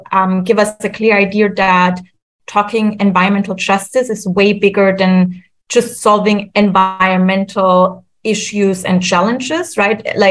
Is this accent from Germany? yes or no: yes; Germany; I was going to give an example in my home country, Germany